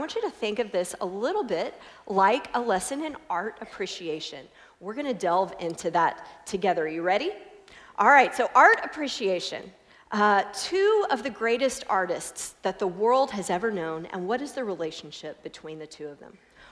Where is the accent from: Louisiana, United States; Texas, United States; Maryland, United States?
Texas, United States; Houston; This is a homecoming for me. I'm from the Houston area